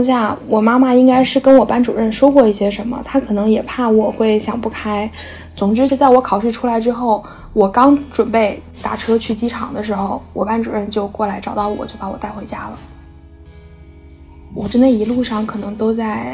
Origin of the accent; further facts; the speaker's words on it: Northeast China, China; now in Southern China; 我是一个东北人，但是目前是在南方工作